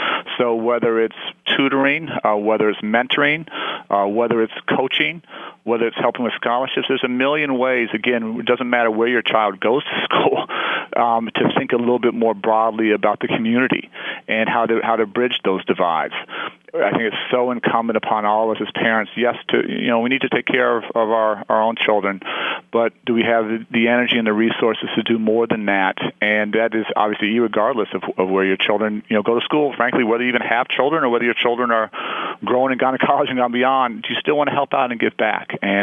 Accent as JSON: {"language": "English", "town": "Chicago", "region": "Illinois", "country": "United States", "tie": "born or raised there", "said": "in my hometown of Chicago"}